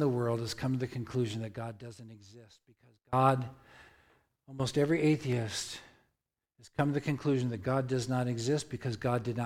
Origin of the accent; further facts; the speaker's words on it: New Jersey, United States; I'm from Jersey, so I'm a little bit weird.